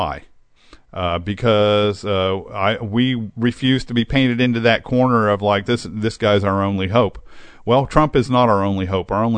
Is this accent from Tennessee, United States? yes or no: no; Newark, Delaware, United States; This thing was supposed to get filmed in my hometown and where I live, which is Newark.